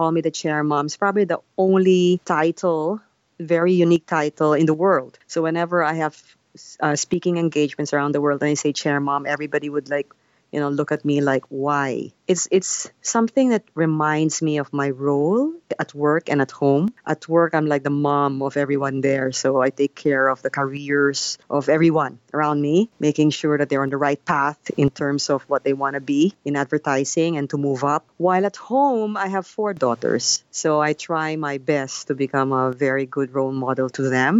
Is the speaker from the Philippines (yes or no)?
yes; Philippines; I'm a Filipino, and I'm very much, I've worked all my life in the Philippines